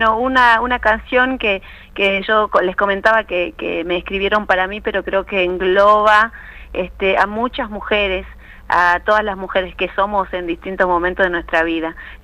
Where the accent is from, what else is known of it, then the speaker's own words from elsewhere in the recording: Colonia Santa Rosa, Salta, Argentina; Yo soy del norte, vengo de Colonia Santa Rosa, he caminado mucho el departamento San Martín, Orán